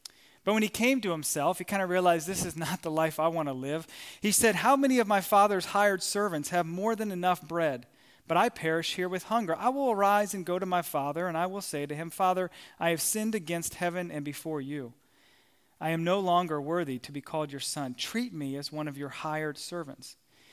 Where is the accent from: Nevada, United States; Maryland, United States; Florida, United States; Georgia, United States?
Maryland, United States; Frederick; Well, Emily and I, we grew up in Frederick, Maryland.